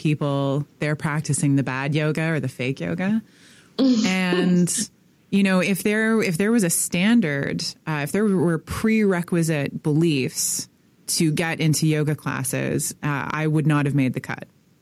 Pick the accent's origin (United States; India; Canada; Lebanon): Canada; Toronto, Ontario; now in Ottawa, Canada; So I'm originally from Toronto, but I live in Ottawa, which is Canada's capital.